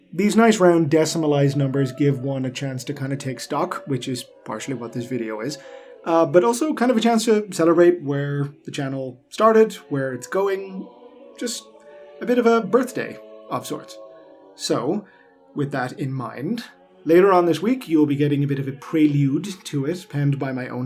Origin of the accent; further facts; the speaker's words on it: Ireland; I come from Ireland, which is not a place usually renowned for large buildings.